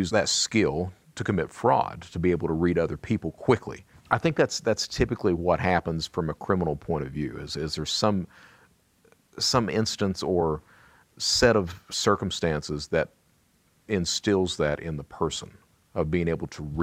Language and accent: English; Kentucky, United States; I come from Eastern Kentucky, and it's that mentality, especially with the males.